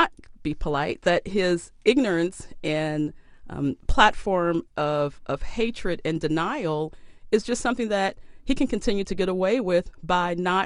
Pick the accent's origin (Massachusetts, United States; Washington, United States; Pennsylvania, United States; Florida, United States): Pennsylvania, United States; Pittsburgh; now in Milwaukee, United States; Even as a person growing up in Pittsburgh and watching this portrayal of Milwaukee with Laverne and Shirley in Happy Days, when I chose to move here in 1988